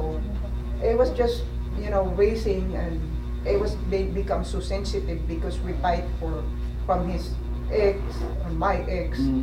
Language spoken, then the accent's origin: English; Philippines; I'm Filipino from the Philippines, but my parents never been divorced.